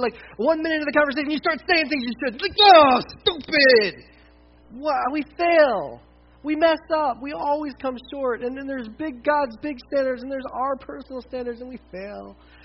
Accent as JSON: {"language": "English", "region": "Delaware", "country": "United States", "tie": "born or raised there", "said": "This wasn't in town here. This is where I grew up in Delaware."}